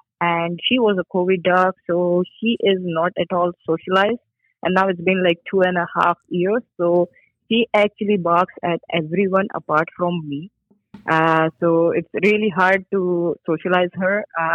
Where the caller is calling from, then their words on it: Olive Branch, Mississippi, United States; I'm calling from Olive Branch, Mississippi.